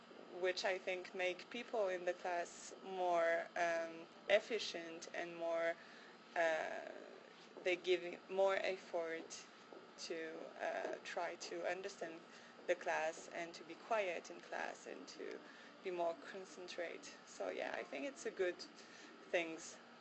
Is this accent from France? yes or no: yes; France; English is a second language; now in United States; No, I'm not. I came from France, actually, and I learned agriculture